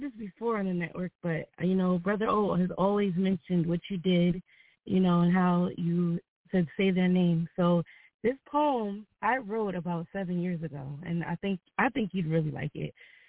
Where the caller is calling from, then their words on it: New Jersey, United States; I'm calling from Jersey.